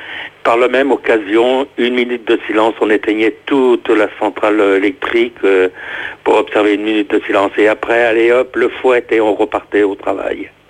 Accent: Pays de la Loire, France; je suis originaire du Maine-et-Loire

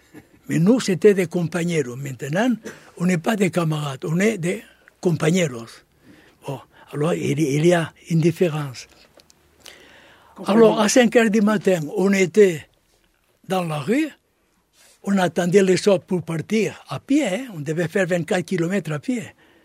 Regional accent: Barcelona, Catalonia, Spain; born there; French is a second language; Je suis né à Barcelone, l'année 1922.

